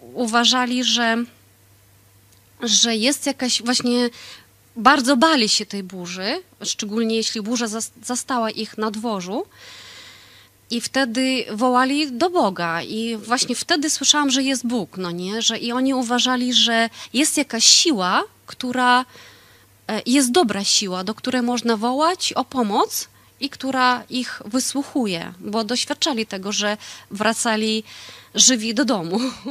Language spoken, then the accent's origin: Polish; Kazakhstan; zachwycałam się jako dziecko i w ogóle cała nasza rodzina zachwycała się przyrodą w Kazachstanie.